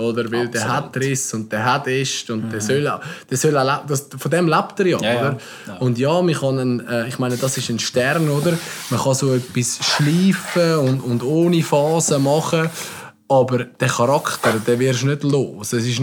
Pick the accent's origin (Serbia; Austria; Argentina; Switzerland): Switzerland; Ist natürlich bei uns in der Schweiz dann eine Preisfrage